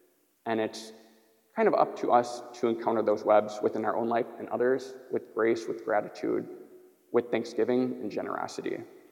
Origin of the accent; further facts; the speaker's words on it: Greendale, Wisconsin, United States; I grew up around Milwaukee, Greendale, which is a suburb of Milwaukee.